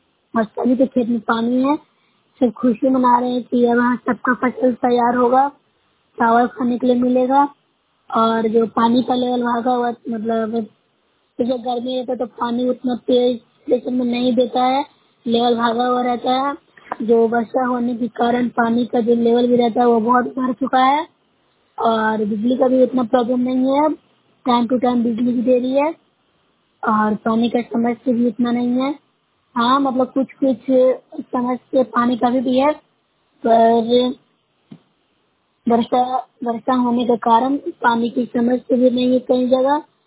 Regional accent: Bihar, India

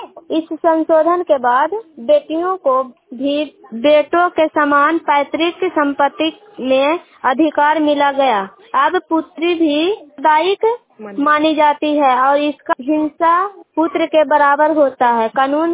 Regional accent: Kasbiya, Bihar, India; और कसबिया के रहने वाली हूँ, पंचायत डोहरा से ब्लॉक नारदीगंज।

